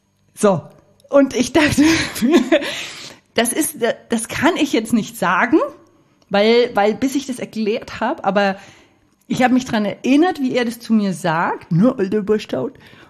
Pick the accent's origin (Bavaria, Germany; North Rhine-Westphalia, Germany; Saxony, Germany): Bavaria, Germany; Hof; moved away as an adult; also born or lived in Fürth; Ich bin aufgewachsen in Hof und bin aber sehr schnell geflüchtet. Also mit 18, sobald es möglich war, habe ich echt meine Koffer gepackt. Und revidiere natürlich, ich bin ja eine Rückkehrerin.